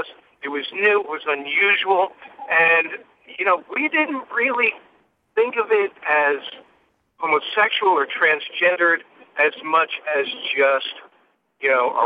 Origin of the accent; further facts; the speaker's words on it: New Jersey, United States; So, I grew up right outside of New York in Jersey in the 70s